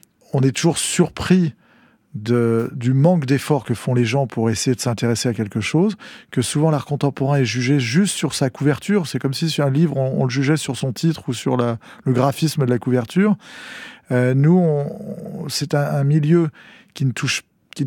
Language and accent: French; Montreuil, Île-de-France, France; born there; Oui, alors je suis né à Montreuil, puisque ma maman avait l'habitude de cette clinique. Je suis né le 6 mai 68.